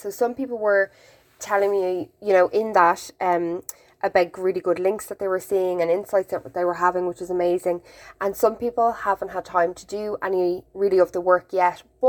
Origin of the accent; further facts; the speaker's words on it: Ireland; We're a little bit begrudging sometimes of people who do well, and these are traits, let's say, of being Irish in inverted commas.